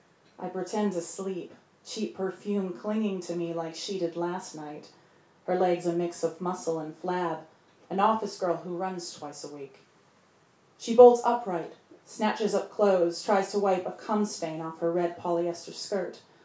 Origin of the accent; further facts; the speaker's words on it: Edmonton, Alberta, Canada; I'm from Edmonton, Alberta, in Canada, and where I'm from, cities are very far from each other.